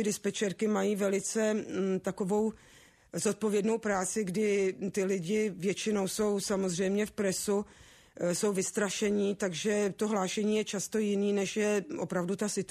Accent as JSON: {"language": "Czech", "town": "Vimperk", "region": "South Bohemian Region", "country": "Czechia", "tie": "born or raised there", "said": "Tak já pocházím, narodila jsem se ve Vimperku, moji rodiče tedy byli Slováci, tatínek byl vojákem z povolání, takže ho neustále někam převelovali, ale nakonec jsme skončili teda ve Vimperku."}